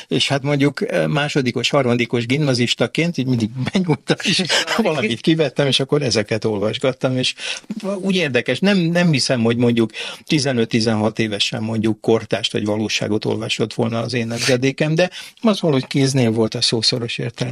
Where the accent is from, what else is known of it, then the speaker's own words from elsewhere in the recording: Szeged, Csongrád-Csanád, Hungary; born there; Én ugye Szegeden születtem, az édesapám az jogászember volt